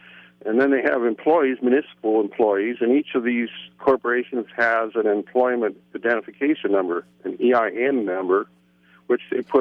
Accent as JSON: {"language": "English", "town": "Seldovia", "region": "Alaska", "country": "United States", "tie": "born or raised there", "said": "I was born and raised in Seldovia, and borough government was introduced when I was in high school"}